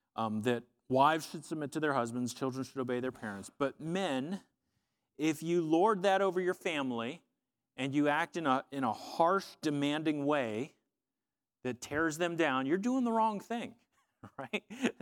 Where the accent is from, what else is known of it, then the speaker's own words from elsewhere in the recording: United States; I'm an American, you know, and we're quick to talk about personal freedoms and personal rights